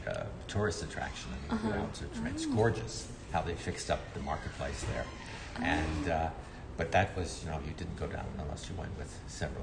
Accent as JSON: {"language": "English", "town": "Rochester", "region": "New York", "country": "United States", "said": "We came from Rochester."}